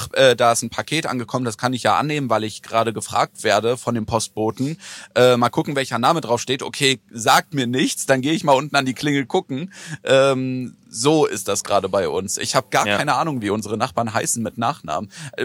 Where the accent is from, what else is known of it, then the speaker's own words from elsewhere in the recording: Hesse, Germany; now in Cologne, Germany; Und deswegen ist ja dann Köln jetzt auch meine Wahlheimat geworden, weil da, wo ich herkomme, im Waldeckerland, da ist halt alles andere als offen und freundlich.